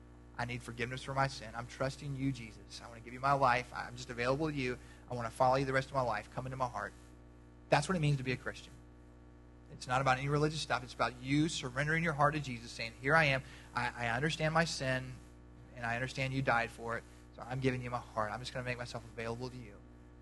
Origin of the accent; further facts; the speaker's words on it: United States; I think that's a great thing because I'm an American and we should do that.